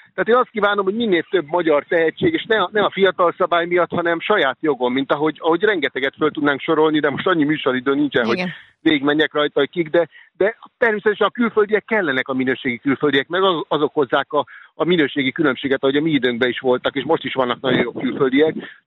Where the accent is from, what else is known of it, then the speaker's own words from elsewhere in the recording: Budapest, Hungary; ott nőttem föl a Ferencvárosban 8 éves koromtól